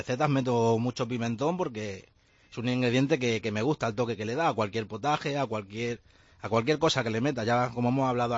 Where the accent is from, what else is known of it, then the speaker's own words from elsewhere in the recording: Jaén, Andalusia, Spain; El flamenquín, ya aquí me llovieron collejas porque dije que era de mi tierra, que es Jaén, y me dijeron que no, que el flamenquín auténtico es cordobés, ¿no?